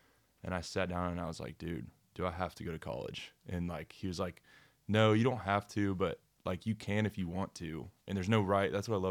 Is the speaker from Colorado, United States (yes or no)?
no; Franklin, Tennessee, United States; Yeah, I'm from Franklin, just south of Nashville.